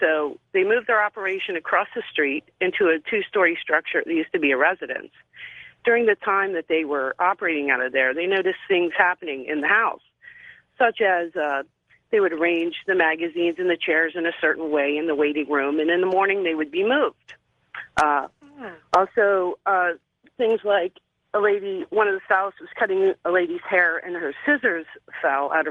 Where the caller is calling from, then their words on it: Harrisburg, Pennsylvania, United States; I'm calling from Harrisburg, Pennsylvania.